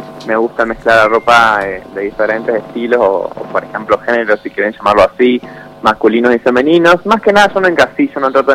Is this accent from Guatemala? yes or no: no; Salta, Argentina; also born or lived in Buenos Aires / Córdoba; yo soy porteño, nací en Buenos Aires, bien. Después a los 12 años fui a vivir a Salta.